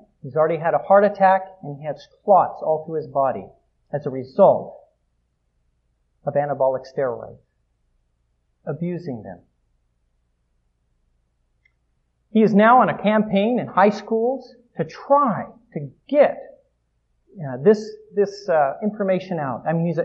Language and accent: English; Oregon, United States; I come from Oregon, and I'm a Blazers fan.